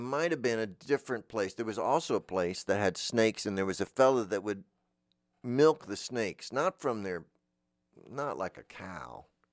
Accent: Florida, United States; I'm from Florida. I've seen them in the wild my whole life.

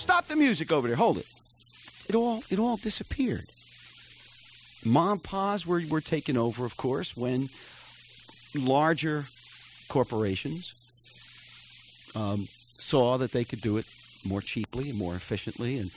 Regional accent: East Orange, New Jersey, United States; When I grew up right here in East Orange. I grew up over on Dodd Street, which is not too far from here, right on the corner of Dodd and Glenwood.

